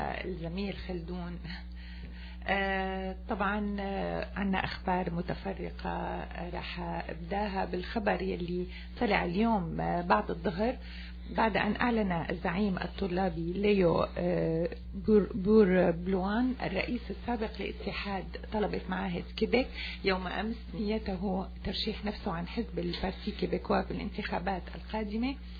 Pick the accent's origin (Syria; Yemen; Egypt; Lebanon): Syria; وعلى بلدنا سوريا بالسلام والحرية والأمن